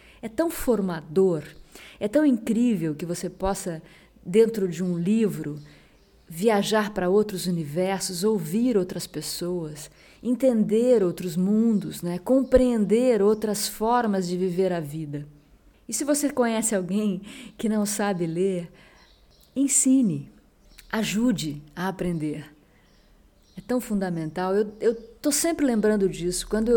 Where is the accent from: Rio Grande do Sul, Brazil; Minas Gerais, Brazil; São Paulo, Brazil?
São Paulo, Brazil; São Sebastião; Porque eu nasci na praia. Eu nasci em São Sebastião, uma pequena cidade do litoral norte de São Paulo, onde eu vivi os meus primeiros anos, onde eu vivi a minha adolescência.